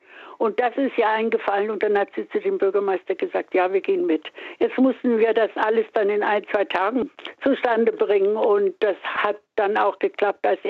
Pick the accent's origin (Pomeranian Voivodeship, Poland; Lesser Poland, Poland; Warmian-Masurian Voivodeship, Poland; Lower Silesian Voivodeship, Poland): Lower Silesian Voivodeship, Poland; born there; Ja, ich bin 1939 in Schlesien geboren und hatte 2 kleinere Schwestern. Wir wohnten in Beersdorf im Kreis Waldenburg. Das ist gar nicht allzu weit weg von der Grenze zum damaligen Sudetenland bzw. Tschechoslowakei.